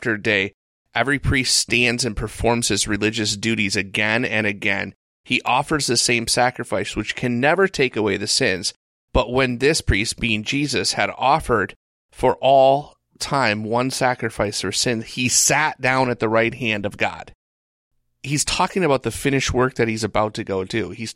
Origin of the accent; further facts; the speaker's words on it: Michigan, United States; I don't know if people understand, like, geography in here, but we're from Michigan.